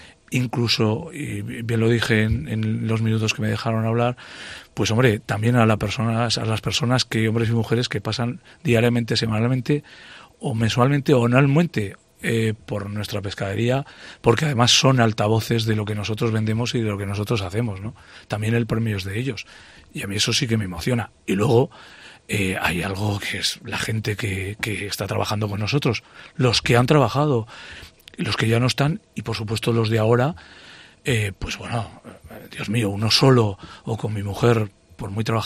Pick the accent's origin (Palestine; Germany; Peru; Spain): Spain; Sabiñánigo, Aragon; ¿no? Porque nosotros somos originarios de Sabañánigo Pueblo